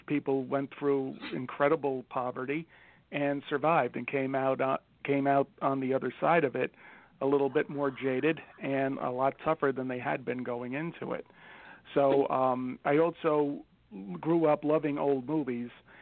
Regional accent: New York, United States; accent: Bronx; Sorry, my Bronx accent got in the way there for a little bit.

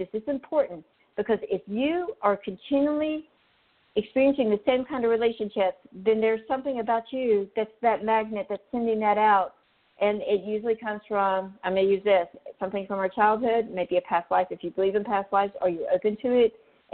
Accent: North Carolina, United States; I'm just, you know, I'm from North Carolina.

